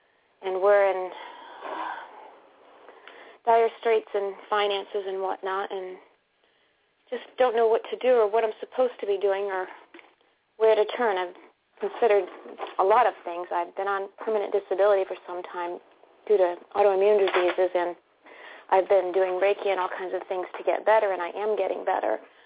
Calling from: Connecticut, United States; Connecticut.

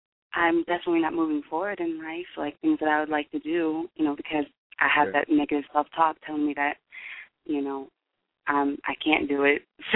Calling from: Brooklyn, New York, United States; I'm calling from Brooklyn.

